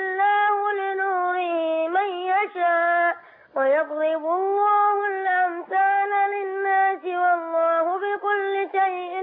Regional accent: El Tor, South Sinai, Egypt; من الطور سيناء.

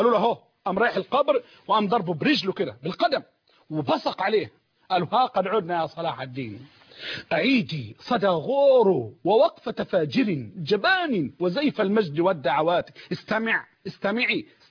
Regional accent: Egypt; رجعت زي ما قلوا عندنا في مصر رمال عادتها القديمة،

